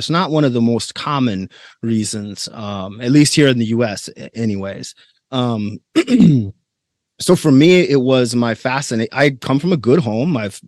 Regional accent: Minnesota, United States; born or raised there

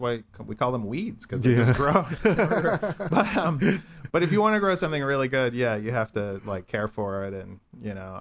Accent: Kansas, United States; moved away as an adult; now in Los Angeles, United States; I've lived here about 25 years, so maybe longer. But I'm originally from Kansas.

